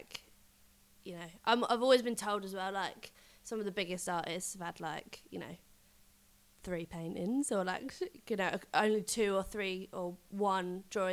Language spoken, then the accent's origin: English; Romford, London, United Kingdom; I am from Romford, guys. I tend to mumble, but don't judge me.